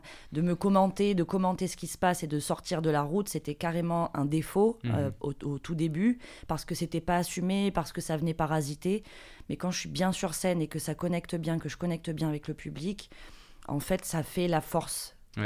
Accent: Marseille, Provence-Alpes-Côte d'Azur, France; je suis native de Marseille, oui, j'ai le droit.

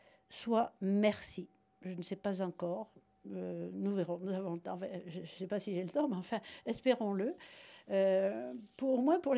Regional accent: Briançon, Provence-Alpes-Côte d'Azur, France; Briançonnaise moi-même, j'aime mon pays natal, j'aime la France

